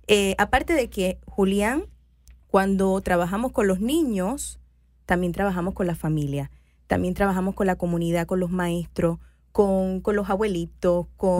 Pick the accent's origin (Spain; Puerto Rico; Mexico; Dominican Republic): Puerto Rico; Caguas; moved away as an adult; also born or lived in Gurabo / San Juan; now in Miami, United States; Y yo nací en un pueblito que se llama Gurabo, en la isla de Puerto Rico. Crecí en Caguas, me hice doctora en Puerto Rico, en la ciudad de San Juan.